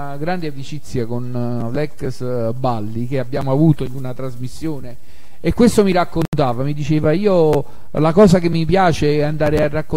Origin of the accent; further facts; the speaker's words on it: Tuscany, Italy; perché praticamente da toscano abbiamo fatto pure la rima